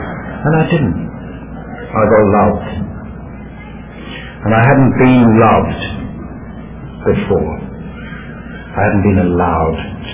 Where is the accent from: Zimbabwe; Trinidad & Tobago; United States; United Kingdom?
United Kingdom; England; look here, I'm English, we don't do that sort of thing.